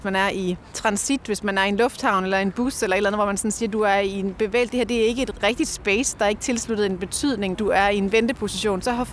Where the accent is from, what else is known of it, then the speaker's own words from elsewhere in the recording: Aarhus, Central Denmark Region, Denmark; Som gammel aarhusianer, så savner jeg jo toghornet i Aarhus for eksempel.